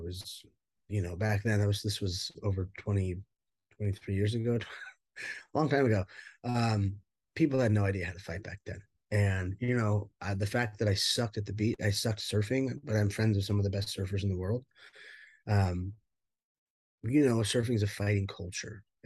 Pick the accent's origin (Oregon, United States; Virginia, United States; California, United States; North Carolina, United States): California, United States; Dana Point; I grew up in Orange County, here in Dana Point, Laguna Beach area.